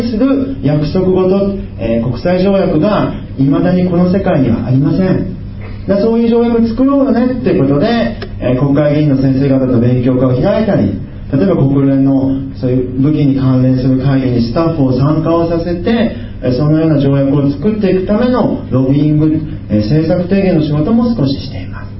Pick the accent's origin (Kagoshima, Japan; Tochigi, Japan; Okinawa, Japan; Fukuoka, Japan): Fukuoka, Japan; 僕福岡県の出身なんですが、京都に立命館大学っていう大学がございます。